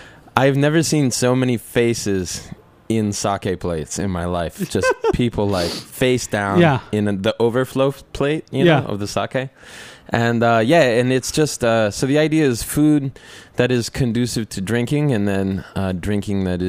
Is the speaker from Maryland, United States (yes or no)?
yes; Maryland, United States; I grew up in Western Maryland, kind of like Appalachia, kind of, but like in a valley. And so I grew up kind of eating crabs and stuff.